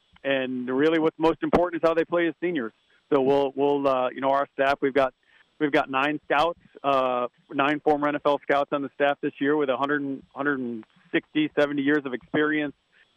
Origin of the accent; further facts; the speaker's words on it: Michigan, United States; That's one from my home state up in Michigan.